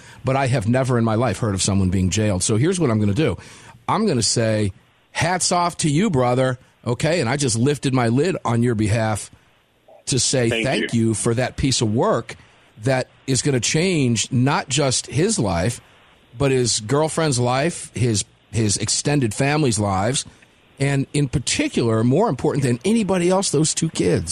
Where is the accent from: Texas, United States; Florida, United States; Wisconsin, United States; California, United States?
Florida, United States; Now, of course, you know I'm from Florida, so I know a little bit about the Baker Act stuff that goes on down there.